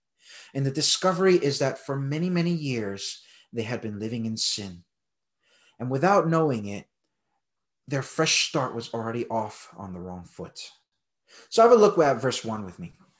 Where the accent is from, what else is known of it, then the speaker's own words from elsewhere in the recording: United States; I might have an issue because I'm American and my wife's Australian.